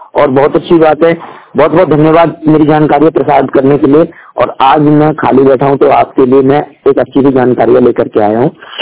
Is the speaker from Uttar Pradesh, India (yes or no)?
yes; Aligarh, Uttar Pradesh, India; मैं संगीतकार जिला अलीगढ़ से बिलोंग करता हूँ